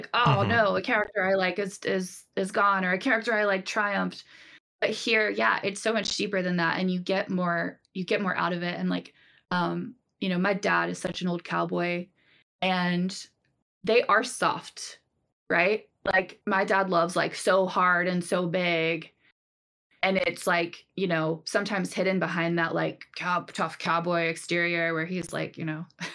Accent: Tennessee, United States; moved away as an adult; also born or lived in Texas; now in Seattle, United States; I was born in Tennessee, and I lived there until I was 20, redacted. And then I moved to to Texas and lived there for 10 years until I was redacted. And then I moved up to Seattle.

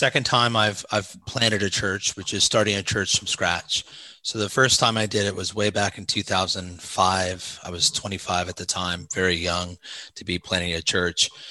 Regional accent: Indiana, United States; also born or lived in Osgood; I'm from Southern Indiana across the Ohio River. right by Cincinnati. My wife grew up on the east side, but I always had a love for the country. I grew up with my grandmother part of my life in Osgood, Indiana, 1,100 people, very small town

